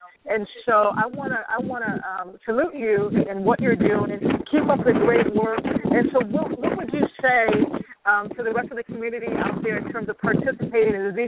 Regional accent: United States; being an American here and being a Black American here, I have gotten to learn so much about the Arab community.

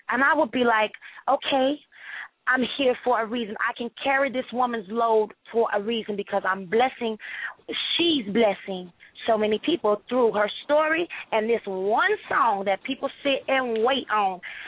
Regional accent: High Point, North Carolina, United States; and growing up in High Point, North Carolina, we don't get many shows to come through

